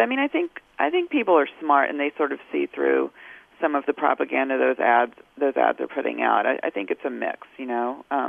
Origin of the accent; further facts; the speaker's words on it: Alabama, United States; it was a portrait of just where I grew up in Alabama and how that was impacted